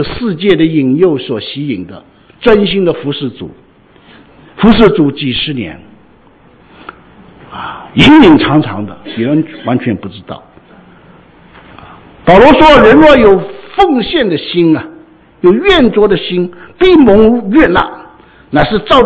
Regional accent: Hong Kong; 我在香港长大，我也看过这些很不同的杂志

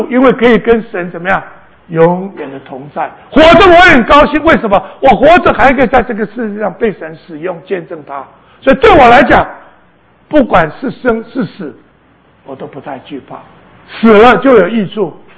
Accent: China; 我们中国人也是一样，人都要找到神

